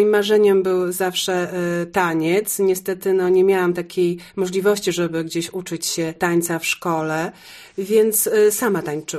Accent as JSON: {"language": "Polish", "town": "Warsaw", "region": "Masovian Voivodeship", "country": "Poland", "lives_now": "Wrocław, Poland", "said": "A potem przeprowadziłam się z Warszawy, bo w ogóle pochodzę z Warszawy, do Wrocławia za mężem."}